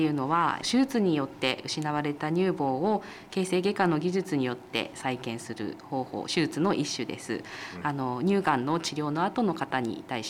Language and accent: Japanese; Ichinoseki, Iwate, Japan; 岩手県の一関市になります